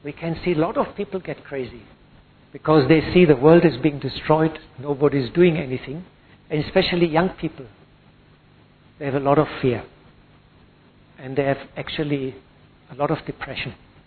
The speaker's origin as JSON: {"language": "English", "country": "Germany", "second_language": "English", "said": "And I'm now 60 years old and I'm from Germany."}